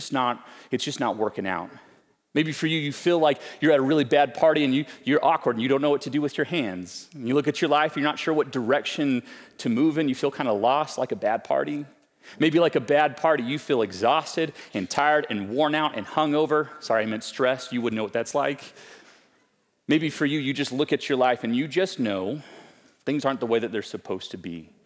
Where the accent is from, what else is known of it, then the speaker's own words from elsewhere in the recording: Santa Fe, New Mexico, United States; You see, in the high school years for me, I grew up in Santa Fe. Don't hold that against me.